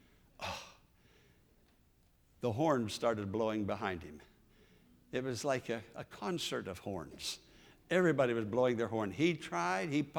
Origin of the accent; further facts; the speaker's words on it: Pennsylvania, United States; I'm from Western Pennsylvania, as you know, hill country.